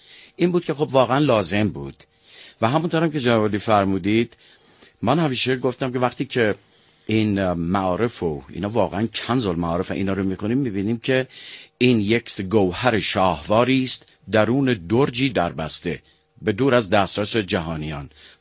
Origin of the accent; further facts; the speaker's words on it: Iran; ببین من به عنوان یک ایرانی